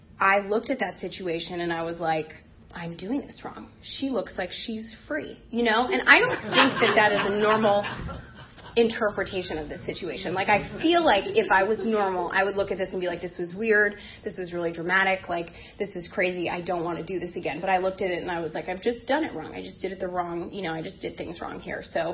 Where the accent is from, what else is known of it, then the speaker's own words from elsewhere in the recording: McLean, Virginia, United States; I grew up in McLean, Virginia, in a nice area, and I played sports